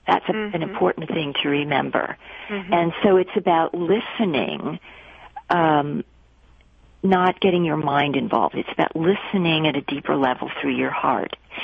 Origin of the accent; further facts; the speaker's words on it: New Jersey, United States; There was an orchard and a woods in my backyard where I grew up in New Jersey, and the animals and I bonded